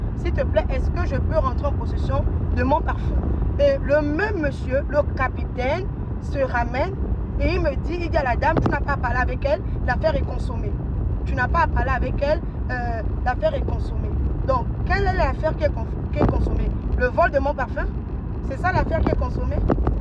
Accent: Gabon; nous sommes tous des Gabonais et on sert le pays

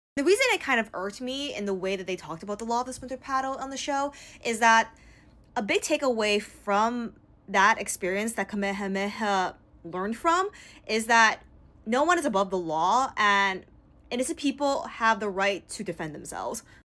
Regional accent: Hawaii, United States; I was born and raised in Hawaii and I am not Kanaka Maoli. However, being born and raised in Hawaii, I have learned about the history of Hawaii.

